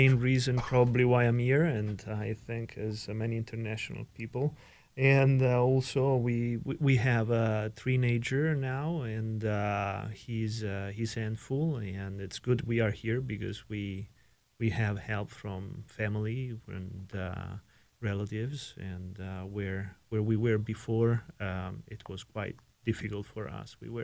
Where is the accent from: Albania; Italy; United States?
Italy; Rome, Lazio; moved away as an adult; also born or lived in Venezuela; my parents are Italians, and I moved from Venezuela when I was almost five. And I grew up in Rome, in Italy, up to 25. And then I sailed and I said bye-bye to Italy. And I've been quite around the world for up to now. I'm a young 40 years old.